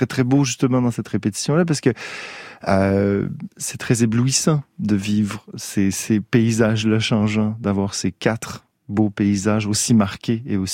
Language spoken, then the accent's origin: French; Quebec, Canada; Et puis le rapport aux saisons chez nous, au Canada, est très grand.